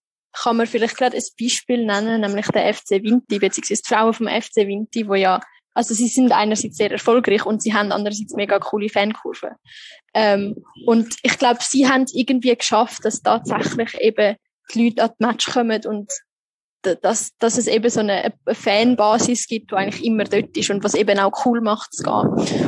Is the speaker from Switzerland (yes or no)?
yes; Switzerland; Also es ist noch viel extremer als bei uns in der Schweiz.